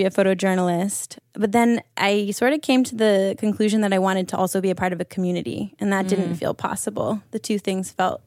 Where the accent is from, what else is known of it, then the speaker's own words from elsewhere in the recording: Australia; born there; No, I was born in Australia, actually.